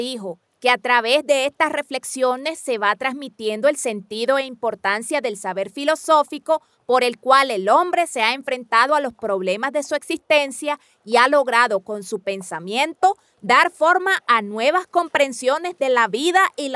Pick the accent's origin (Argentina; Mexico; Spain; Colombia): Colombia; Uribia, La Guajira; Vengo de la Alta Uribia, en La Guajira.